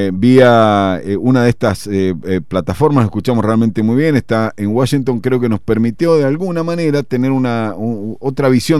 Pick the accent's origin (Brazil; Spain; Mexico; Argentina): Argentina; cómo somos los argentinos